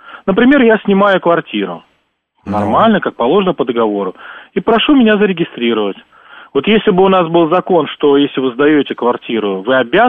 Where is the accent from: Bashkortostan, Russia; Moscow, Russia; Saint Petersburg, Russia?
Moscow, Russia; я сам москвич, но даже я, вот, у меня временная регистрация.